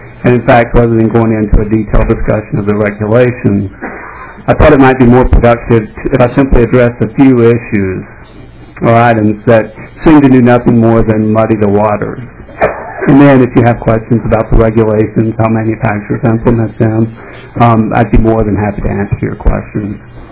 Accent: Sacramento, California, United States; I am from California. I am from Sacramento, like Mr. Kaket.

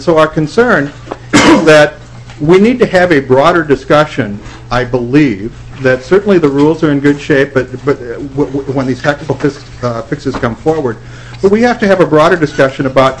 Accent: Renville, Minnesota, United States; I grew up in Renville, Minnesota, and it's almost impossible not to build a good septic system in Renville, Minnesota

